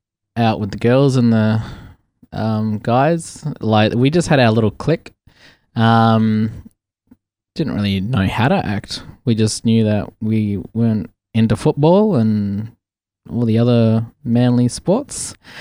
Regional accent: Port Hedland, Western Australia, Australia; born or raised there; also born or lived in Meekatharra

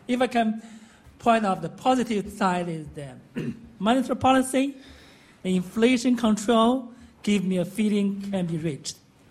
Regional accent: China; English is a second language; Yeah, I'm from China, professor from China

